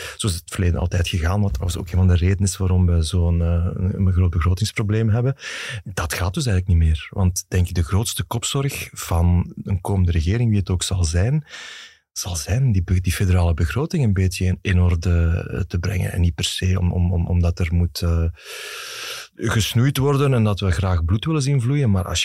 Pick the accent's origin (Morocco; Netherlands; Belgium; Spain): Belgium; Flanders; now in Brussels, Belgium; als bewoner, als Vlaming